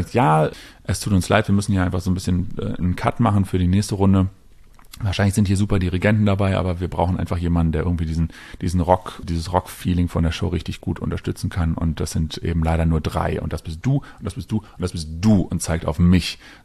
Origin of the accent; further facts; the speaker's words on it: Berlin, Germany; ich bin ja Berliner und hier groß geworden